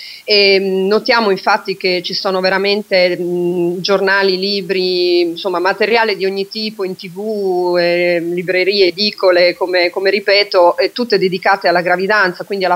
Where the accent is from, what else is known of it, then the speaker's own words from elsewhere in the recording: Pesaro, Marche, Italy; Io sono di Pesaro.